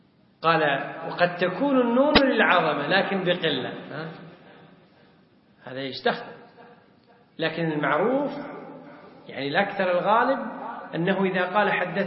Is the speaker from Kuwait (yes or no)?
yes; Kuwait; لو جاء إنسان عندنا في الكويت